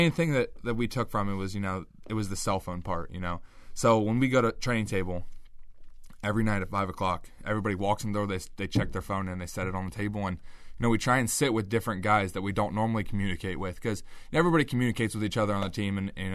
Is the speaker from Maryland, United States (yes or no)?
no; Columbus, Ohio, United States; I come from Columbus, Ohio, and, you know, when I tell people where I'm from, they're like, oh, that's terrible.